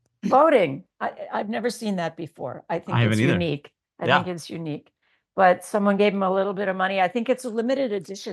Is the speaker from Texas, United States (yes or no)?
no; Wisconsin, United States; We talk about his growing up in India. We talk about my growing up in Wisconsin.